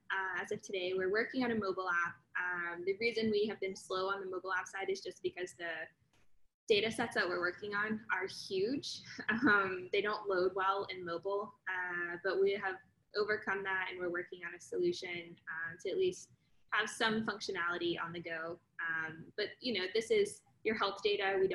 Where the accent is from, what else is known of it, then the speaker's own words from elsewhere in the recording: the South, United States; I'm from the South. I can be very patient.